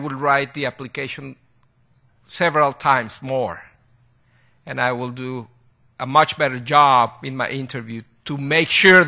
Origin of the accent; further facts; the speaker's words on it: Guatemala; moved away; I'm originally from Guatemala.